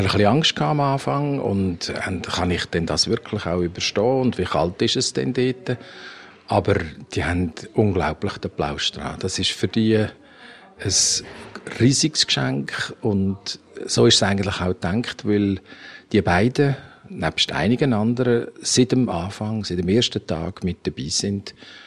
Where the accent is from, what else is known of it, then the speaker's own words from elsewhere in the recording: Switzerland; now in Zimbabwe; Wenn ich in der Schweiz bin, ist die Schweiz die Heimat. Und wenn ich in Zimbabwe bin, ist Zimbabwe die Heimat.